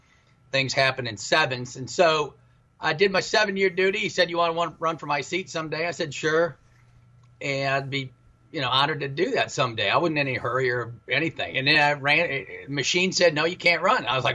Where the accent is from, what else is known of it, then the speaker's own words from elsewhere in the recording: Midwest, United States; So I'm from the Midwest originally, worked in business, and then went to Princeton Seminary.